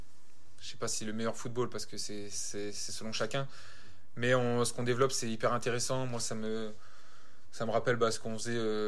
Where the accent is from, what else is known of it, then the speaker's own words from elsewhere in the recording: La Rochelle, Nouvelle-Aquitaine, France; J'ai commencé à La Rochelle, là d'où je viens.